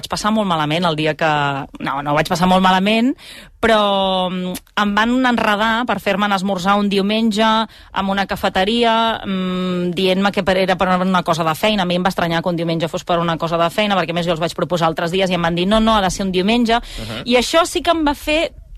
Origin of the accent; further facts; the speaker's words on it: Vilafranca, Catalonia, Spain; Vilafranca és el lloc on he crescut, no el lloc on he nascut, perquè jo no sóc de Vilafranca de tota la vida, i vaig anar a viure quan era molt petitona amb els meus pares